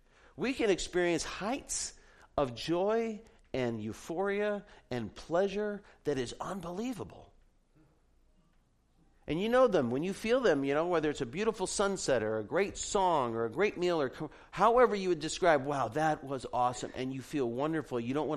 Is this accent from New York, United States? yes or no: no; Arizona, United States; I grew up in Arizona, so the concept of body surfing is extremely foreign because there's no place to surf in Arizona